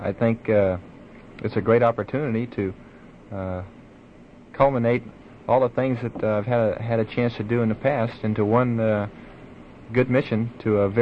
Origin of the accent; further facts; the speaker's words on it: San Antonio, Texas, United States; born there; Well, I was born in San Antonio, Texas.